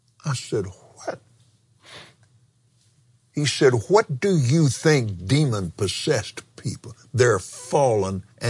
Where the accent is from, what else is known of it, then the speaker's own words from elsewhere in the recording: Abilene, Texas, United States; also born or lived in Lubbock; I was born in Lubbock. Then 6 weeks later, because of my dad's a better job with the same, with Jones Business College, we moved to Abilene. But we went to the University Baptist Church in Abilene, Texas.